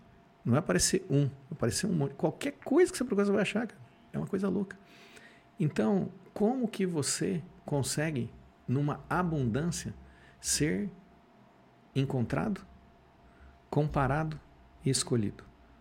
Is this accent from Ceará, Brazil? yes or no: no; Jaú, São Paulo, Brazil; Eu não chorei naquele momento porque eu sou de Jaú, lenhador e viking.